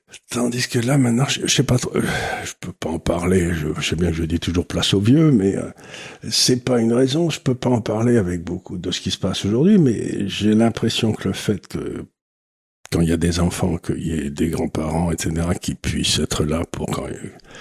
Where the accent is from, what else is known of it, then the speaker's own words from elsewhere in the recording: Auch, Occitanie, France; quand j'étais jeune à Auch, ou je sais pas où